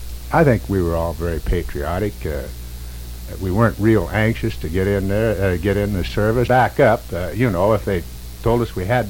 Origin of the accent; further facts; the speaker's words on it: Brewster, Washington, United States; also born or lived in Oak Harbor, United States; I was born in Whidbey Island at Oak Harbor. And when I was about 4 years old, I moved to Brewster, and I was raised in Brewster, actually.